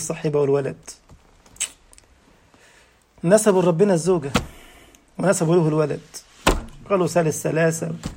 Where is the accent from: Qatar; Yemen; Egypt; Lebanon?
Egypt; هو موجود في متحف عندنا في مصر